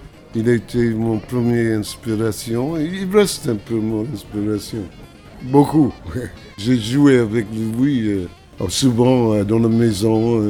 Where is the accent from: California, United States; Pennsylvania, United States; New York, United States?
Pennsylvania, United States; Philadelphia; j'avais beaucoup d'amis quand j'étais jeune à Philadelphie qui m'inspiraient beaucoup.